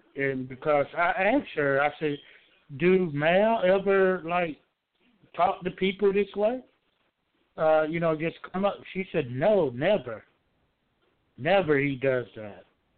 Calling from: Georgia, United States; I'm in Georgia.

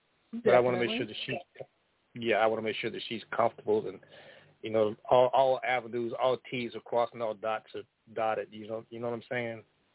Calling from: Boonville, Mississippi, United States; Boonville, Mississippi.

